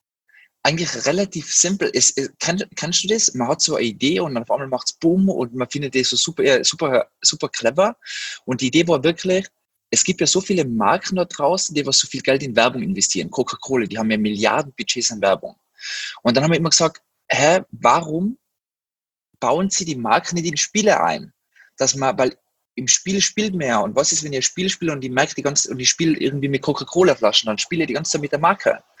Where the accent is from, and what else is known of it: Tyrol, Austria; moved away as an adult; now in Berlin, Germany